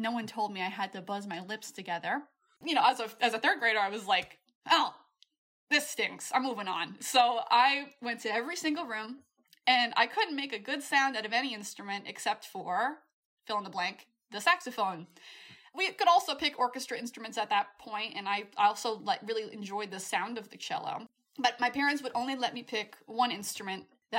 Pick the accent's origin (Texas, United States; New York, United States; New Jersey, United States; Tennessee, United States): New York, United States; Before that, I came from New York, so marching band was not necessarily a priority.